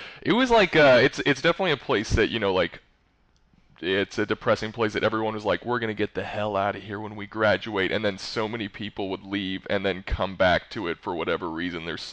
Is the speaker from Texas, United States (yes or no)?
yes; Lake Jackson, Texas, United States; Growing mostly in Texas, in southeast Texas, in a town called Lake Jackson.